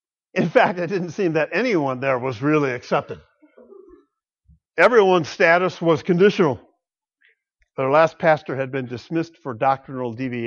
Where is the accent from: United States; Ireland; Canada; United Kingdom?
United States; Grand Rapids, Michigan; Early in my Christian life, I almost joined a church in my hometown of Grand Rapids